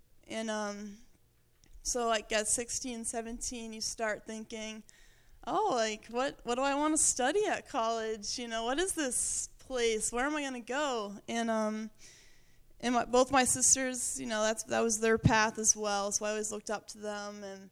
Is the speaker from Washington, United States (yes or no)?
no; Windham, Maine, United States; So I grew up in Windham, Maine, which is like 6 miles that way.